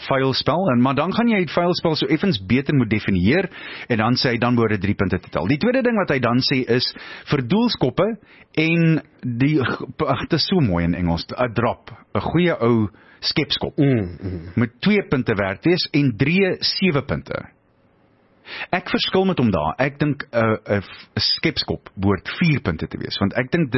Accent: Springs, Gauteng, South Africa; ek kom al van Springs af

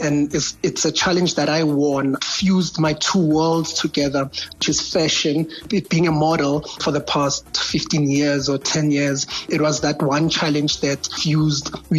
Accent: Johannesburg, Gauteng, South Africa; when I was growing up in Hillbrow, I grew up just before things just started going down.

